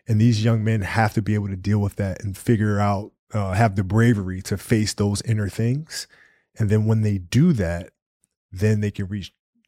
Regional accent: Italy; I grew up in Italy, so I played a lot of soccer.

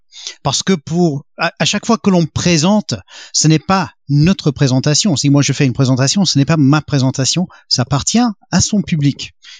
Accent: United Kingdom; accent: British; French is a second language; moved away as an adult; also born or lived in Belgium; je reste un petit peu britannique quand même, avec un petit accent britannique, ça c'est un peu normal. Donc j'ai grandi au Royaume-Uni

